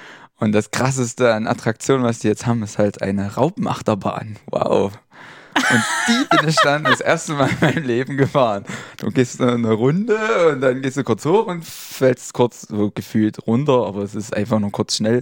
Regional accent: Wildenfels, Saxony, Germany; Ich komme aus Wildenfels.

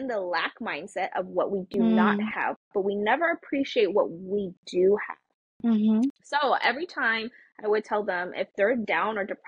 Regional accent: California, United States; It was the same thing, minority. We lived in like a very white suburban town, so we were I was one of the only other Asian family.

